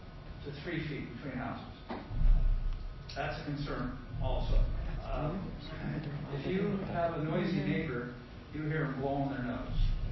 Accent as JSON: {"language": "English", "town": "San Diego", "region": "California", "country": "United States", "tie": "born or raised there", "said": "And seen a lot of changes like we all have in San Diego, born and raised in North Park."}